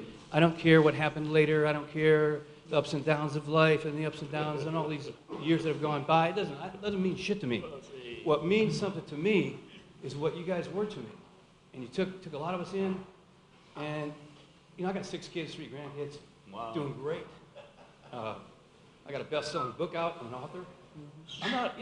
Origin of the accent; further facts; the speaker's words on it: Ann Arbor, Michigan, United States; And I'm from Ann Arbor, Michigan. I was born and raised here. But I had run away. My family had moved away, and then I ran away from home, 15, 16.